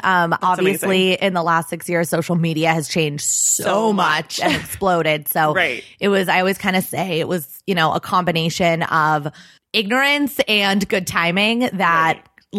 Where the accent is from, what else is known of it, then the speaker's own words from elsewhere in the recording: Los Angeles, California, United States; So I grew up in Los Angeles and I didn't really know what I wanted to do.